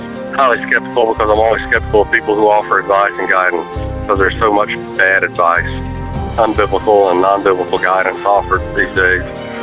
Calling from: Alabama, United States; Randy, I'm calling from Central Alabama.

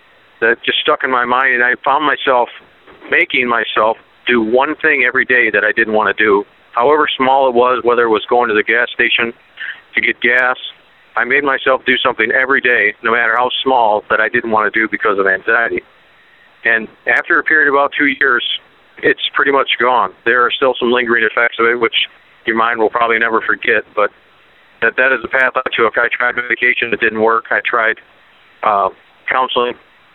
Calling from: Columbiaville, Michigan, United States; I'm calling from Columbiaville, Michigan.

